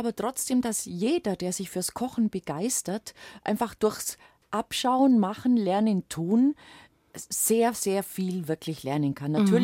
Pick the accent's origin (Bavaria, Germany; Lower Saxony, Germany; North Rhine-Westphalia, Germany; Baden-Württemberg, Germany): Bavaria, Germany; Also bei uns im Allgäu war ja das Häberne Mus.